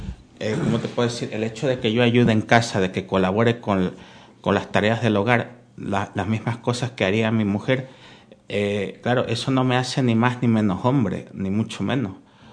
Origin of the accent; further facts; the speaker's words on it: Ecuador; now in Spain; En Ecuador. En mi país no está bien visto que el hombre haga las cosas que hace una mujer.